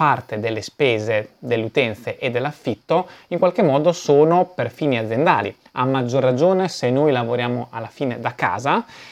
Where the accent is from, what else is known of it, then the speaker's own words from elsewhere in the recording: Emilia-Romagna, Italy; io sono dell'Emilia Romagna